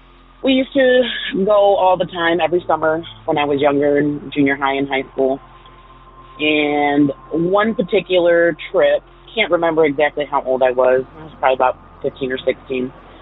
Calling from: Ohio, United States; Hey Derek … from Ohio.

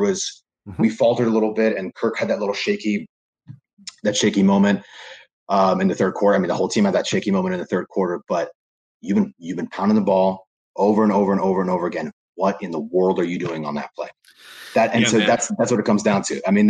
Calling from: New Jersey, United States; You know, I'm coming in from Seton Hall University out of New Jersey.

